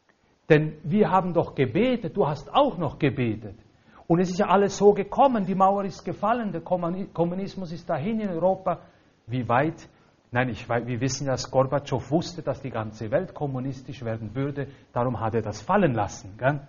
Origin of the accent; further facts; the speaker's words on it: Valais, Switzerland; Ich komme aus dem Mittelwallis, unterhalb von Montana.